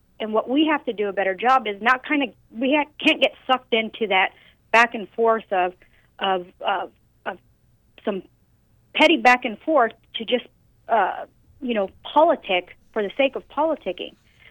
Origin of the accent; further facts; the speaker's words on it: Arizona, United States; I like to say that I'm not from the great state of Maricopa. I'm from Pinal County